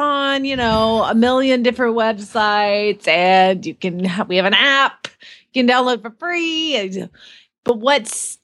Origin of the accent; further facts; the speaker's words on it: Phoenix, Arizona, United States; from Phoenix, Arizona